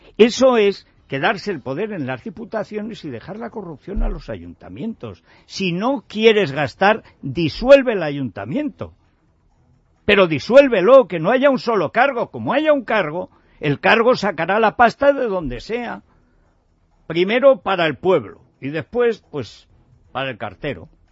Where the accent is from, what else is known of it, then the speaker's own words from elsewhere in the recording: Aragon, Spain; Y así somos de Aragón, que les cuento.